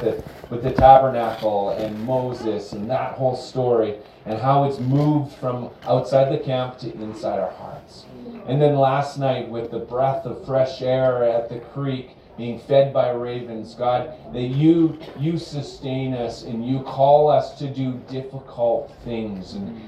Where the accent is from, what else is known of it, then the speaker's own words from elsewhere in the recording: Edmonton, Alberta, Canada; And for those that have joined, I'm born in Edmonton, Alberta.